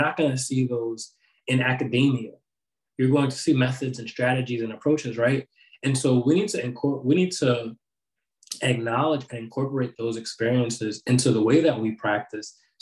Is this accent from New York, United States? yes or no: yes; New York, United States; moved away; So I grew up in New York. I'm not there currently